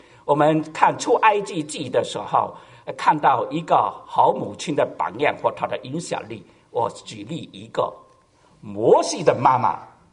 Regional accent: China; 这就是我们中国人所讲的是什么？有其母必有其女

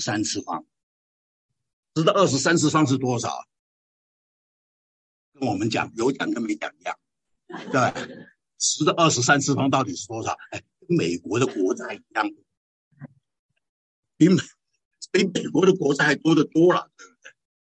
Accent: China; 哎，你说那，我们中国人不这样的，我们中国人不是这样的

